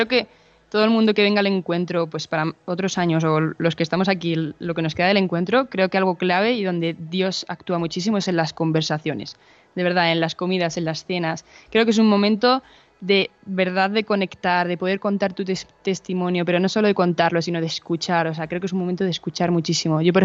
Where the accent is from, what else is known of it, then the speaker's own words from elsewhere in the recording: Ávila, Castile and León, Spain; Yo vengo de Ávila.